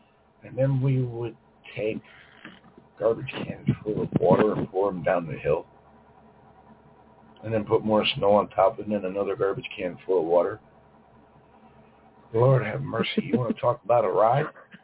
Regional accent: Pennsylvania, United States; Where I grew up in Pennsylvania. I grew up in Pennsylvania. We had this one hill, and it was a real steep hill.

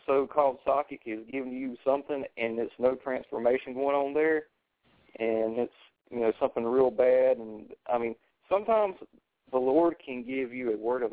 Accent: North Carolina, United States; I'm a southern boy. I'm from North Carolina, and I'm a fisherman, and I like to do the southern stuff.

